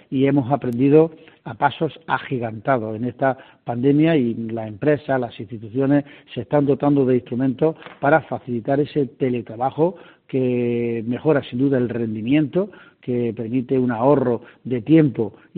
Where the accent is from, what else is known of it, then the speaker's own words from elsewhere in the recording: Spain; yo soy más de contacto, de ver la gente de cerca, como somos todos los españoles